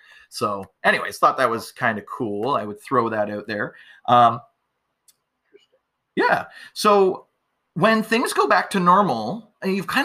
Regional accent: Ontario, Canada; I grew up in Ontario right across the border. I friggin' worked in Windsor like every Friday

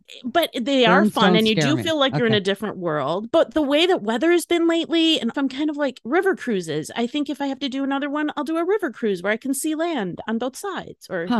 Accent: Detroit, Michigan, United States; I grew up in the Detroit area and drove Hondas.

